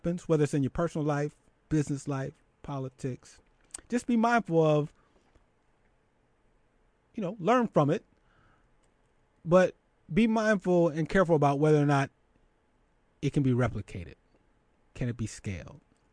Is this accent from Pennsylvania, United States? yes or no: yes; Philadelphia, Pennsylvania, United States; some of my friends who know I'm from Philly